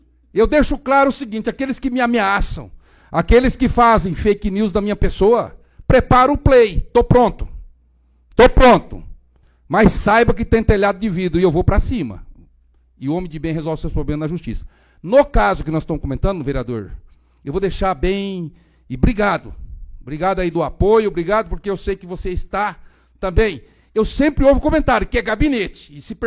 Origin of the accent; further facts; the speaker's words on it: São Paulo, Brazil; Eu vim do Pontal do Paranapanema, terra do Zé Rainha.